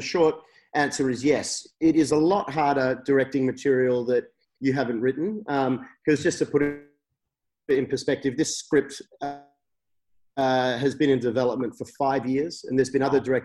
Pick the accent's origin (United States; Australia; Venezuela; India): Australia; Western Australia; I grew up in Western Australia in the 80s when Hounds of Love was set.